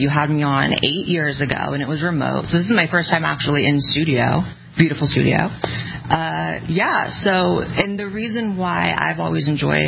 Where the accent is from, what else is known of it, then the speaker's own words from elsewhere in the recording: California, United States; now in Austin, United States; I'm from California, Austinite now. That was one of the best decisions of my life to move to Texas.